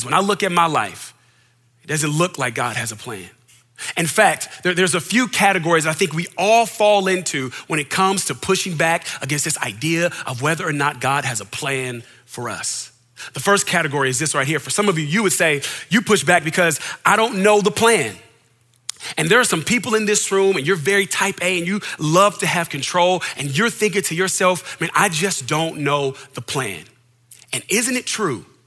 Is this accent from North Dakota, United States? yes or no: no; California, United States; It's gonna be back in my hometown. So I go to my wife again. I say, babe, I got a plan. There's this potential job opportunity out in California. We'll be back next to family.